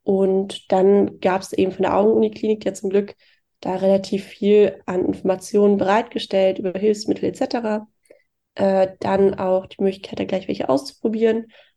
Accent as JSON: {"language": "German", "region": "Hesse", "country": "Germany", "lives_now": "Hamburg, Germany", "said": "Ich bin 23 Jahre alt, studiere aktuell Jura in Hamburg und komme ursprünglich aus Südhessen, in der Nähe von Darmstadt."}